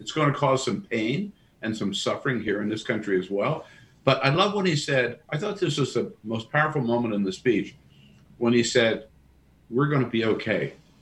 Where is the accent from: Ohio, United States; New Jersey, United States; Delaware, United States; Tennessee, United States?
Delaware, United States; You know, that's hard for me to, of course, being from California, but I grew up in Delaware, you know.